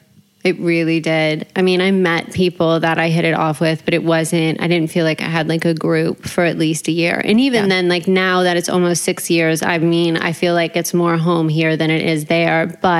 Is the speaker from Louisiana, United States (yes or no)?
yes; New Orleans, Louisiana, United States; also born or lived in Texas; Okay, well, I moved here from Dallas, Texas. I'm from New Orleans, but I've been working in Texas for 10 years.